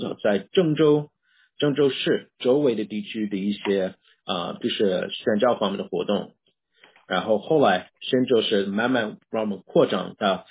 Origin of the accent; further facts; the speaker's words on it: United States; Chinese is a second language; moved away as an adult; now in Japan; 我是来自美国，小帅是来自中国，然后我们一起在日本